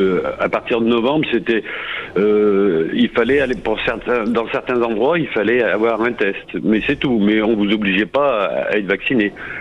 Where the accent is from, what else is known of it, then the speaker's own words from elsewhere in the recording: France; now in Greece; je suis gaulois